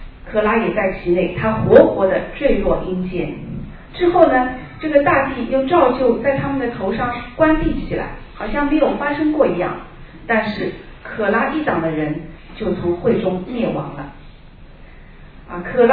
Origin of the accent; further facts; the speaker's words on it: China; 我们中国人啊都很喜欢流芳百世。